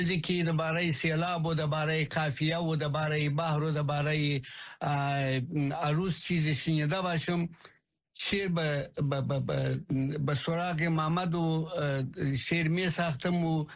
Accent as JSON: {"language": "Persian", "region": "Kandahar", "country": "Afghanistan", "tie": "born or raised there", "said": "دوران کودکیم در قندهار بود، در قندهار به دنیا آمدیم و مکتب هم تحصیل که دوازده در قندهار خردم، بعد از آمدم به کابل"}